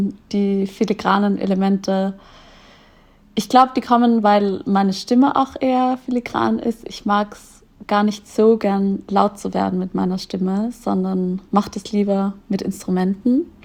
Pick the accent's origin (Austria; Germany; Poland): Austria; Styria; Also ich bin in der Steiermark aufgewachsen, in Österreich, in einem kleinen Dorf.